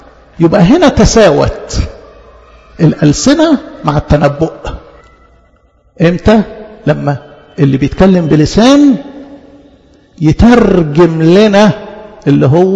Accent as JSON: {"language": "Arabic", "country": "Egypt", "said": "احنا كلنا مصريين"}